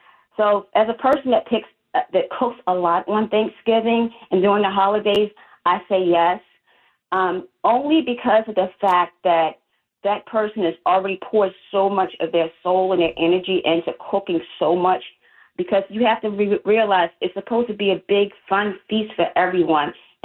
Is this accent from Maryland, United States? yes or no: yes; Maryland, United States; accent: East Coast; I'm from Maryland. It probably sounds like you can hear the East Coast accent, but yeah, I'm from Maryland.